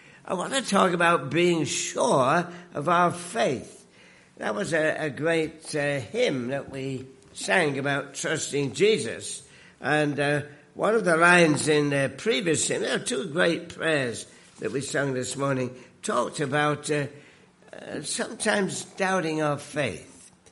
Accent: United Kingdom; now in Canada; I come from the United Kingdom many years ago, but I keep the remnants of my accent.

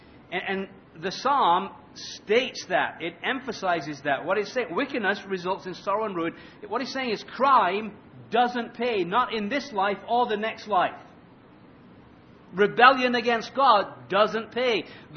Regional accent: England, United Kingdom; I don't know, I'm an Englishman. How do you expect me to know this stuff?

